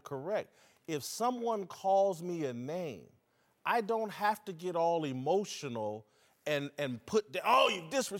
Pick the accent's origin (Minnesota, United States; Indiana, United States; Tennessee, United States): Indiana, United States; Indianapolis; And Marcella's, being from Compton, I'm from Indianapolis, we've shared each other's backgrounds.